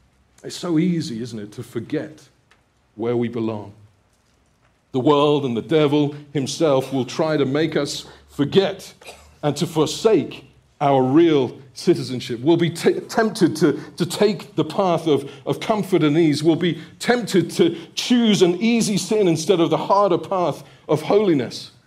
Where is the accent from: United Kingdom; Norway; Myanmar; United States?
United Kingdom; My passport is a little bit different, because I'm a British citizen.